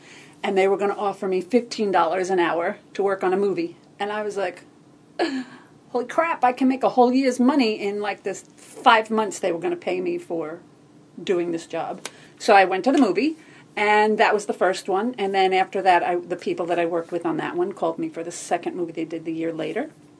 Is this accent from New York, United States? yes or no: yes; Massapequa Park, New York, United States; I grew up in Massapequa Park on Long Island, New York, all my life. My parents bought one of the first houses in that particular area when they got married.